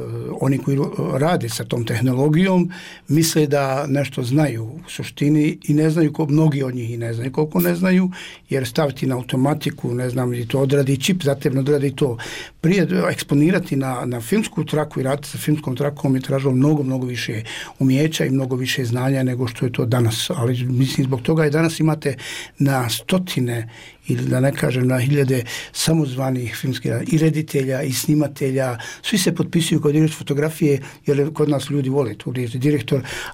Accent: Sarajevo, Federation of Bosnia and Herzegovina, Bosnia & Herzegovina; born there; ja sam rođen u Sarajevu, živim toliko godina u Sarajevu

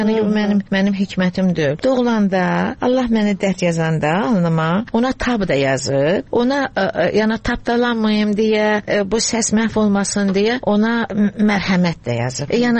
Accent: Baku, Azerbaijan; born there; Və mən birinci nəsiləm ki, ana tərəf, ana vətənim Şuşa, ata vətənim Qəbələ olduğu halda birinci ziyalılardanam ki, Bakıda doğulmuşam.

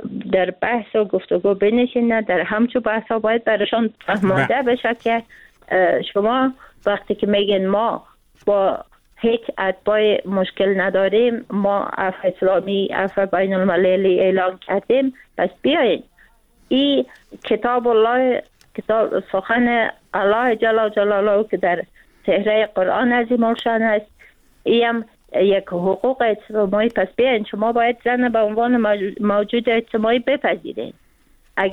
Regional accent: Afghanistan; خود من به عنوان یک فعال مدنی، به عنوان یک افغان

